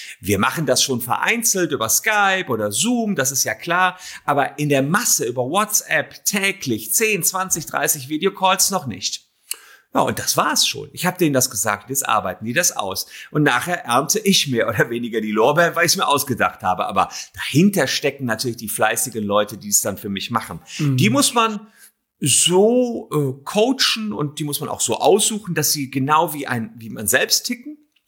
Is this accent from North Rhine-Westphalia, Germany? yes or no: yes; Gevelsberg, North Rhine-Westphalia, Germany; da bin ich groß geworden in Gevelsberg, das ist da bei Ennepetal, Wuppertal, Hagen, im Ruhrgebiet mehr oder weniger.